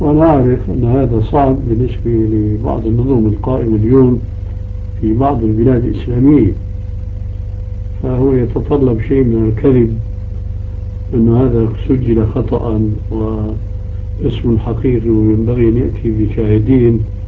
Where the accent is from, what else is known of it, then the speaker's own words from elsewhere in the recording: Syria; الذي يتسمى به بعض الناس عندنا في سوريا يسمون